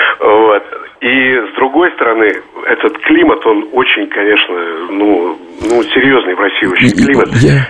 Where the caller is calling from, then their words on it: France; Я звоню из Франции.